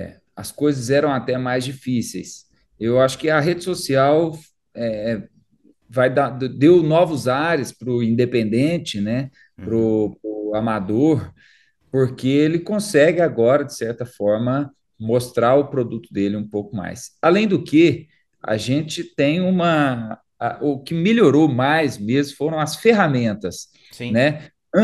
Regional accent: Lavras, Minas Gerais, Brazil; Eu sou de Lavras, apesar de morar aqui.

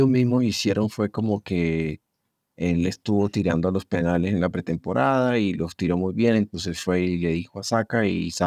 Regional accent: Colombia; hablo como colombiano

